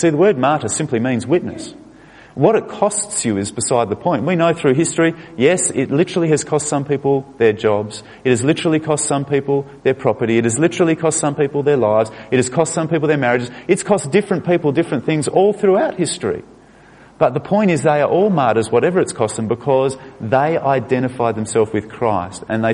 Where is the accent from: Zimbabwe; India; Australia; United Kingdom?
Australia; now in Los Angeles, United States; I'll just hop off the bus here, just say, hang on, because I'm an Australian.